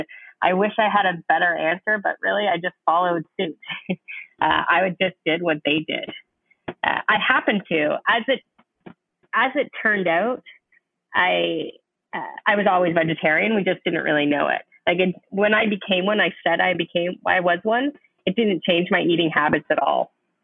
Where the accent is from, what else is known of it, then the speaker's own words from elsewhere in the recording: Toronto, Ontario, Canada; I'm from Canada, Toronto to be exact.